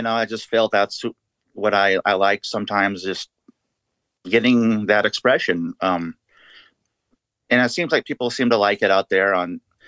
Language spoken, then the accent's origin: English; Cedar Rapids, Iowa, United States; I grew up in Cedar Rapids, Iowa, and I just love doing my books and music.